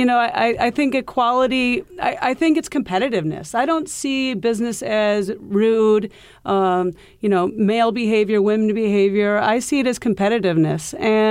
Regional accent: Iowa, United States; now in New York City, United States; You know, I came from Iowa where golf was huge. The Midwest golf is very big.

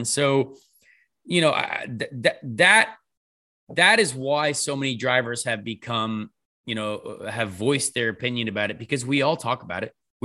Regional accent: United States; it's not a justifiable criticism to just because we're American, you know what I mean?

